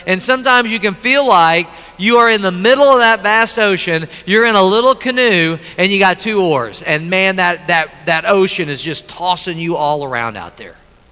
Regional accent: Midwest, United States; I'm from the Midwest, lots of tornadoes, scary weather there, scary storms.

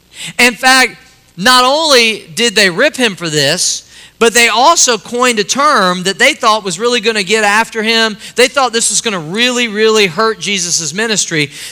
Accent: St. Louis, Missouri, United States; We love the St. Louis Cardinals because I was raised in the St. Louis area, used to go to the games.

